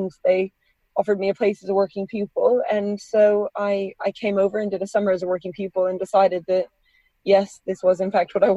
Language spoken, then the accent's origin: English; Rocky Mountains, United States; also born or lived in Brighton, United Kingdom; when I was three, my parents moved out to the States for work. And so me and my younger sister went with them and grew up in the States, very quintessential small town in the middle of the Rocky Mountains